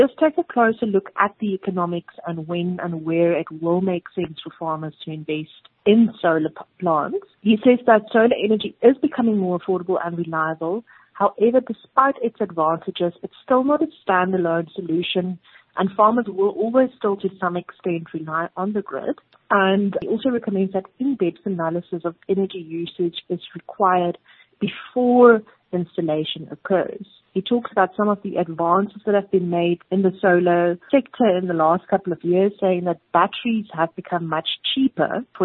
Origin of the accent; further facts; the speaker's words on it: Pongola, KwaZulu-Natal, South Africa; They are from my hometown, Pongola, in the northern KwaZulu-Natal.